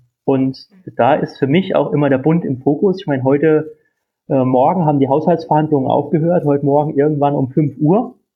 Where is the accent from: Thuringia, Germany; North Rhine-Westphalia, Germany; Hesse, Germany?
Thuringia, Germany; also born or lived in Saxony; now in Berlin, Germany; Ja, ich komme aus Thüringen, aber ich war jetzt 7 Jahre in Sachsen, bevor ich in Berlin war.